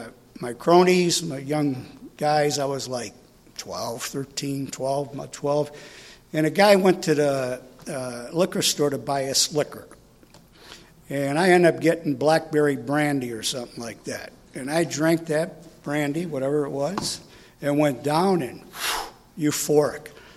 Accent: New York, United States; Let me tell you, I grew up in New York, and there's a lot of New Yorkers here.

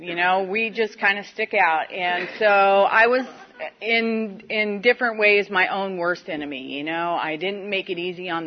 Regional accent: Evansville, Indiana, United States; I'm originally from Evansville by God, Indiana, and that'll make you thirsty, just so you know.

